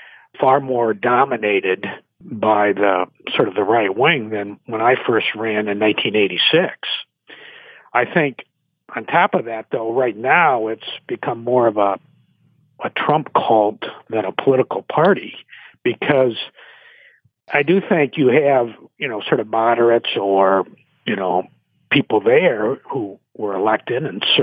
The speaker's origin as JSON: {"language": "English", "region": "Michigan", "country": "United States", "said": "I'm from West Michigan, and there's still a strong pro-life movement here"}